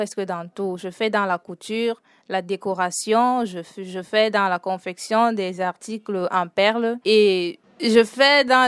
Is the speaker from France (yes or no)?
no; Doukoula, Far North, Cameroon; Je suis originaire de l'extrême nord du Mau Danaï et plus précisément, je suis de Doukoula.